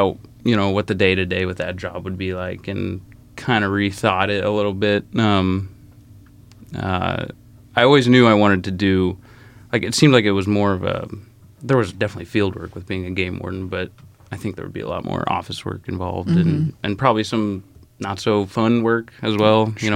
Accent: Syracuse, Nebraska, United States; I grew up in Syracuse, Nebraska.

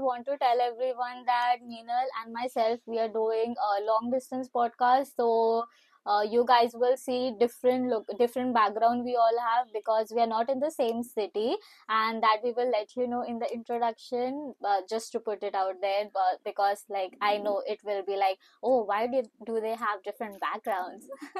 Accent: Mumbai, Maharashtra, India; moved away as an adult; now in London, United Kingdom; I am born and brought up in Mumbai itself, and I came to London for my master's, and yeah, I plan to be here at a long for a long term.

